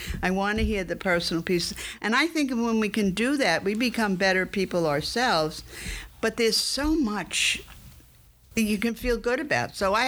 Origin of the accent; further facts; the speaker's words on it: Northeast, United States; I'm from the Northeast, you know.